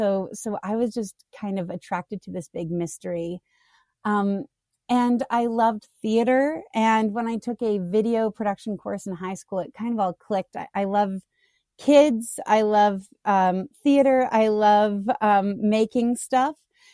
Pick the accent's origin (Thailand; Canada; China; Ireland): Canada; now in United States; Well, I grew up in Canada, so I have the rare issue of being in the States